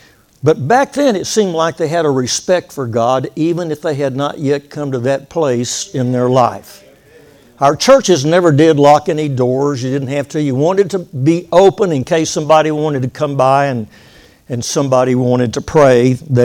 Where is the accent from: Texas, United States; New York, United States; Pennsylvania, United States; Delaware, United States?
Texas, United States; Waco; born there; So I was born in Waco, Texas during the war, and my dad was off to war.